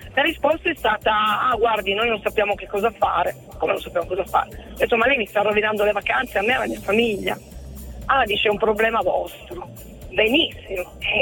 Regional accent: Turin, Piedmont, Italy; Allora, noi siamo di Torino.

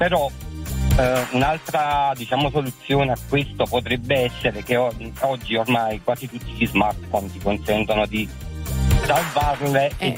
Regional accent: Avellino, Campania, Italy; now in Conegliano, Italy; Allora, io chiamo da Conegliano. Sto andando al lavoro, sono di Avellino però.

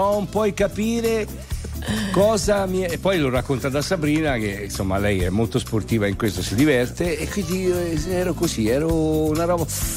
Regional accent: Tuscany, Italy; io da toscano non lo conoscevo

